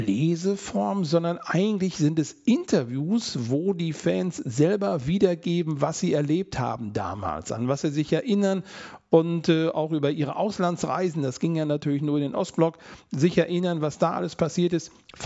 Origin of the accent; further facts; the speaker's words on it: West Germany, Germany; Also ich als Wessi